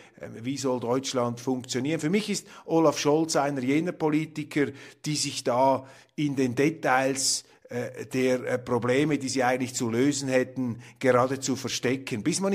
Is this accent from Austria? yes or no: no; Switzerland; das ist jetzt von außen analysiert, da als Schweizer, als Vierteldeutscher